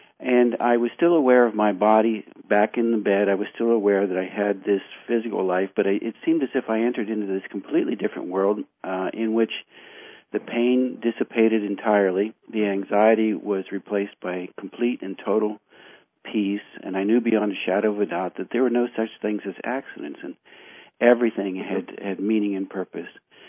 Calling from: Virginia, United States; I am calling from Virginia.

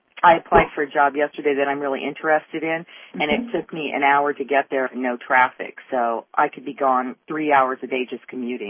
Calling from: California, United States; I'm calling from California.

